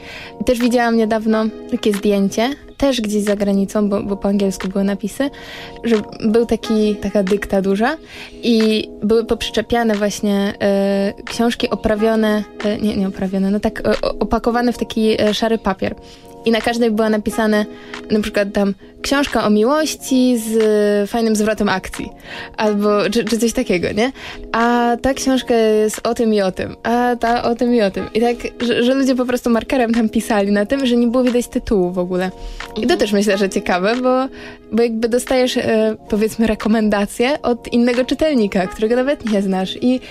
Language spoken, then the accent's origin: Polish; Pomeranian Voivodeship, Poland; ja pochodzę z Trójmiasta i tam widziałam właśnie, głównie właśnie tak wiosną, latem, że stoją czasem takie regały po prostu na ulicy.